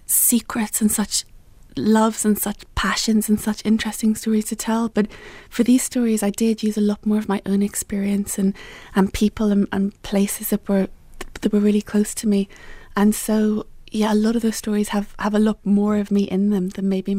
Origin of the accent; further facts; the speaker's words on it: Belfast, Northern Ireland, United Kingdom; accent: Belfast; I was born in Belfast, grew up there, but my mum is from England, and my sisters and I were always how now rather than how now